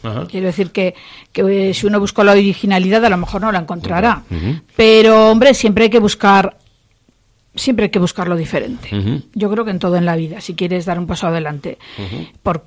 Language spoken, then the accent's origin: Spanish; Aragon, Spain; Que como soy aragonesa, pues siempre acude mucha gente allí